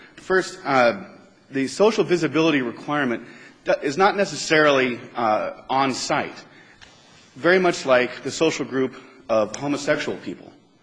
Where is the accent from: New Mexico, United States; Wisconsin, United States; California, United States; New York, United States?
California, United States; Berkeley; now in Phoenix, United States; I am from Berkeley, California. I was born and married student housing at UC Berkeley. I now live in Phoenix, Arizona, specifically the Estrella Village of Phoenix, Arizona.